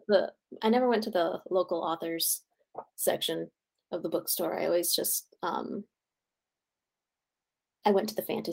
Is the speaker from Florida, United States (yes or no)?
no; Grand Rapids, Michigan, United States; I was born in Grand Rapids.